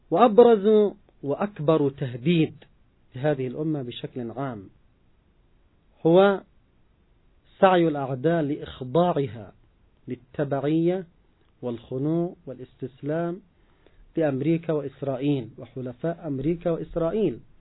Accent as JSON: {"language": "Arabic", "country": "Yemen", "said": "نحن كشعب يمني"}